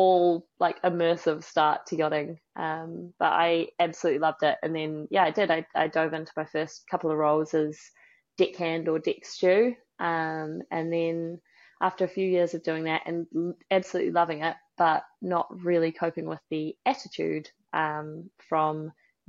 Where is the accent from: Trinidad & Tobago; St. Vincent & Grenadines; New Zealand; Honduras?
New Zealand; moved away as an adult; I grew up here in New Zealand. I've just moved back home now after 12 years abroad.